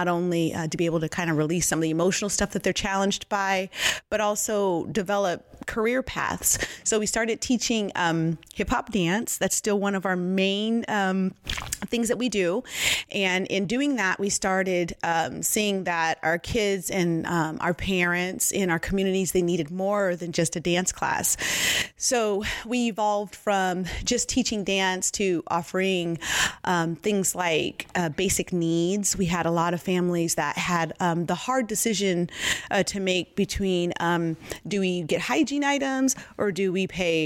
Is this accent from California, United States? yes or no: yes; Richmond, California, United States; I grew up in Richmond, California, mm-hmm. and we grew up as kids. There's six of us kids at home.